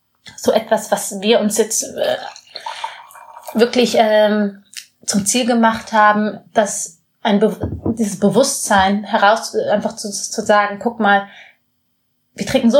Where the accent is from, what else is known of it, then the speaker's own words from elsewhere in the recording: Munich, Bavaria, Germany; Also ich bin in Neuhausen groß geworden. Und da lebt auch noch meine Familie